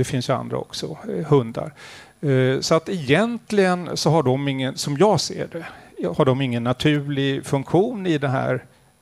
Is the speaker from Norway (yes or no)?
yes; Norway; Och så bestämde jag som norsk forskare att jag vill titta just på dialogpoliser